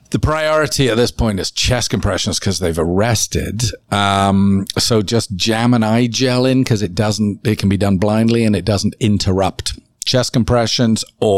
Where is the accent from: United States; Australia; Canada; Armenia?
Canada; We're so Canadian, aren't we?